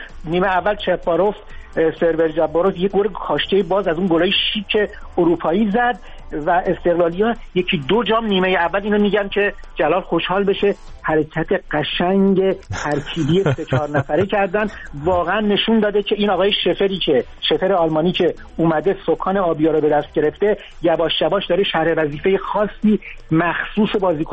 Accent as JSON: {"language": "Persian", "country": "Iran", "said": "به عنوان یه ورزشی، به عنوان یه ایرانی"}